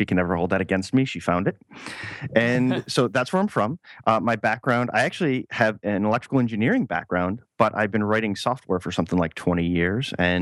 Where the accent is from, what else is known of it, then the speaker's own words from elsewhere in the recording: Michigan, United States; Well, I'm from Michigan.